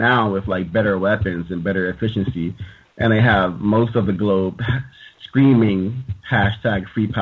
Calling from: London, United Kingdom; I'm calling from London, UK

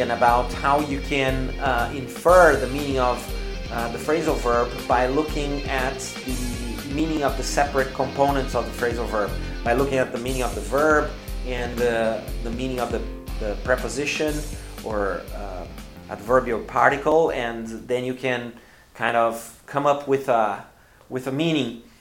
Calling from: Porto Alegre, Rio Grande do Sul, Brazil; English is a second language

